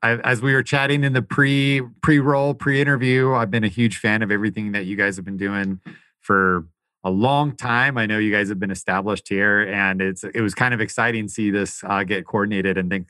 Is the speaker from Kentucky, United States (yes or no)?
no; Tucson, Arizona, United States; also born or lived in Miami; I ate a lot of, you know, baby food or whatever you eat. But, you know, I spent most of my childhood in Tucs